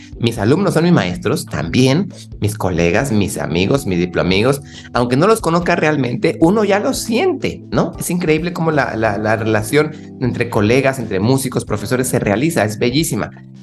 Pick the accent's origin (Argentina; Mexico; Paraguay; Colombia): Mexico; ¿será que la cercanía con los gringos nos está haciendo como medios gringos a los mexicanos?